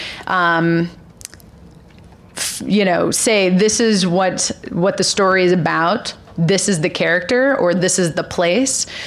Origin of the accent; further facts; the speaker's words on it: Austin, Texas, United States; now in New York, United States; I'm from Texas, and I grew up in Austin.